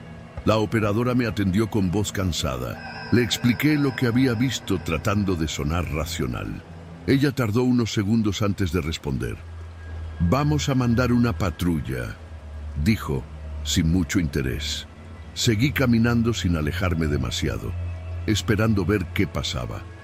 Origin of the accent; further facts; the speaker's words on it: Mexico City, Mexico; Crecí en la Ciudad de México, donde los puestos de tacos son parte del paisaje urbano, tanto como los baches y los vendedores ambulantes.